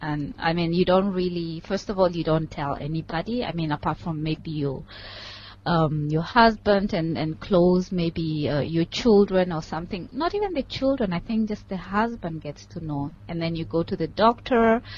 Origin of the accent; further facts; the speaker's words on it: Kenya; moved away as an adult; now in Germany; I come from Kenya, but I've been living in Germany for the last 6 years. I'm 31 years old, married, and have 9-month-old son.